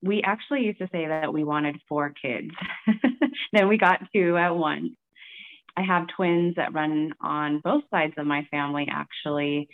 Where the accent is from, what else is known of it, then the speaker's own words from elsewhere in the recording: Tracy, California, United States; I grew up in Tracy, California, and I've had many jobs, actually.